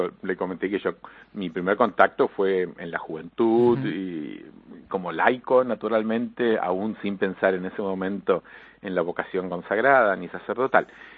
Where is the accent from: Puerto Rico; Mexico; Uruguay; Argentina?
Argentina; also born or lived in Nigeria; Yo soy de Argentina, pero los últimos dos años estuve en Nigeria como superior allá.